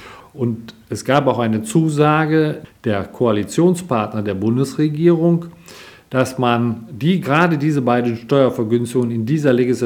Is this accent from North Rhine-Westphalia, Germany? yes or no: yes; Zülpich, North Rhine-Westphalia, Germany; born there; now in Kosa, Germany; 62 Jahre alt, geboren in Zülpich in Nordrhein-Westfalen, wohne seit 1994 in Kosa bei Köthen